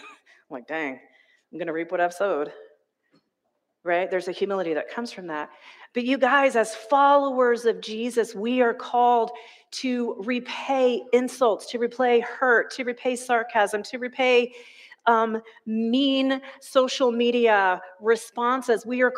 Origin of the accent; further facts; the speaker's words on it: the South, United States; When I was growing up in the Bible Belt of the South, we often sang this song